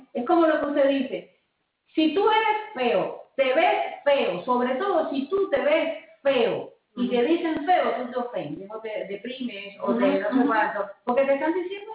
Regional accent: Cuba; moved away; also born or lived in France; me fui de Cuba hace muchos años, y yo vivía en Europa

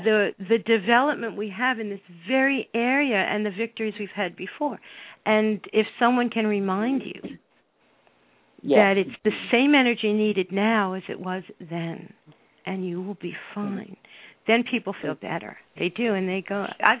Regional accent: New York City, New York, United States; There was this book, Psychic New York, because originally I'm from New York, and I was in the book

